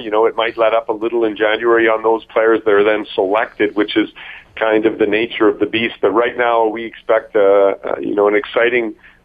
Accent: Winnipeg, Manitoba, Canada; now in Switzerland; good morning to my hometown, Winnipeg.

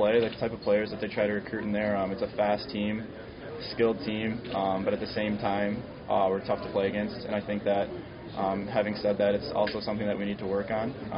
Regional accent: Minnesota, United States; Well, growing up in Minnesota, it's kind of religion there, much like it is in Winnipeg, I'm sure.

